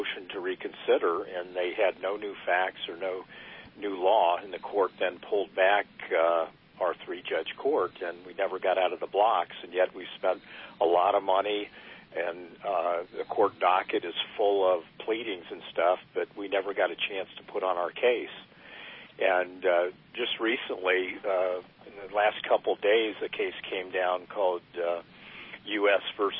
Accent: Sarasota, Florida, United States; I grew up in Sarasota, Florida. Went into the United States Air Force.

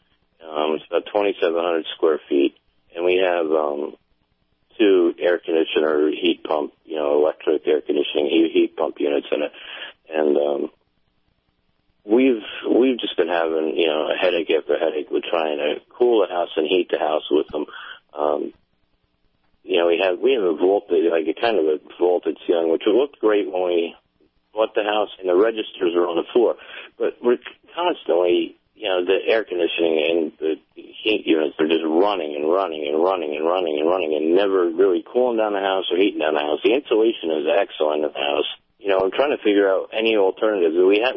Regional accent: Vermont, United States; being from up north, I lived with wood burning stoves, and you know, I grew up in Vermont, and you know, we had oil heat and electric backup for emergencies and stuff like that.

